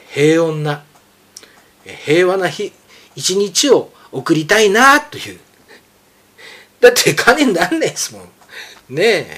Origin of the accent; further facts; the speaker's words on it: Nemuro, Hokkaido, Japan; 私の田舎の北海道のね、根線原野、北海道根室、あの辺一帯ね、まあ牧畜も盛んで、畜産業盛んですからね